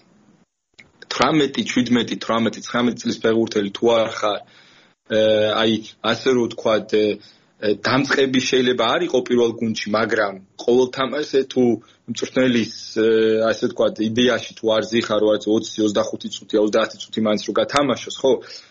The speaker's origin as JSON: {"language": "Georgian", "town": "Rustavi", "region": "Kvemo Kartli", "country": "Georgia", "tie": "born or raised there", "said": "ძალიან მადლიერი ვარ რუსთავში, სადაც დავიწყე იმ ჩემი ბავშვობა და ტრენერებით"}